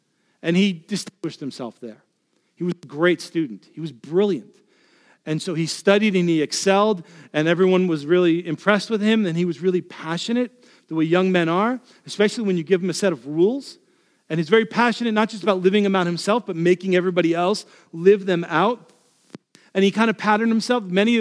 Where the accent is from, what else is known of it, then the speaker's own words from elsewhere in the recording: New York City, New York, United States; born there; So that's why I was born in New York City.